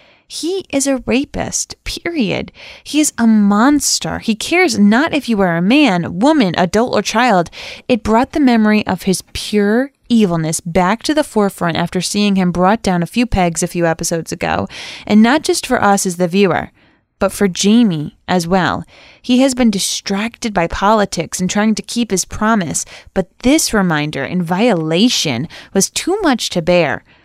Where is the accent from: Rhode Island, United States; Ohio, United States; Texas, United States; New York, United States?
Rhode Island, United States; God, I'm from Rhode Island.